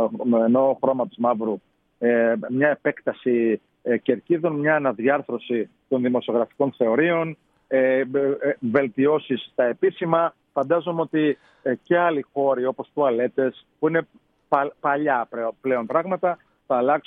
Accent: Greece; Παρότι είμαστε Έλληνες και αγαπάμε τη χώρα μας

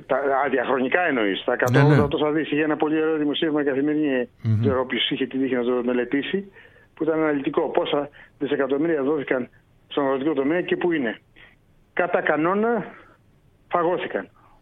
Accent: Kalavryta, Western Greece, Greece; Εγώ είμαι από τα Καλάβρητα.

